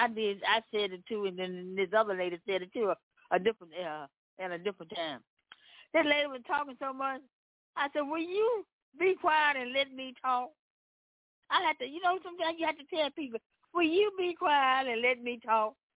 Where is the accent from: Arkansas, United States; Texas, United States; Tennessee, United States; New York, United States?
Tennessee, United States; Memphis; And I come from Memphis, Tennessee.